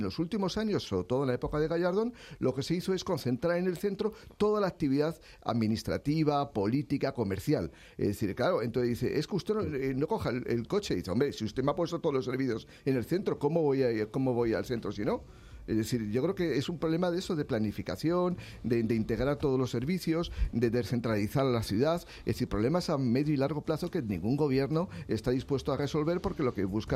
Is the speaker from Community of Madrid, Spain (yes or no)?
yes; Madrid, Community of Madrid, Spain; si yo que soy de Madrid